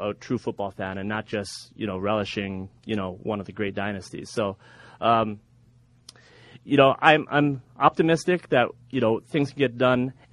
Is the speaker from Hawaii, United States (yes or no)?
yes; Hawaii, United States; I'm from Hawaii originally, where my father grew up